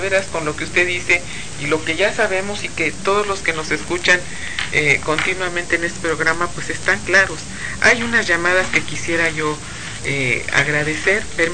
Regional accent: Mexico; como mexicanos debiéramos sensibilizarnos

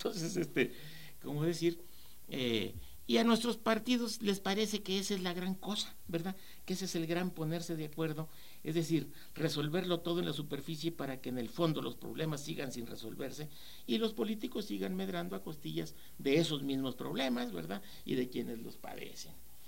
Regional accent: Mexico; que es el, sí, caso nuestro, como mexicanos

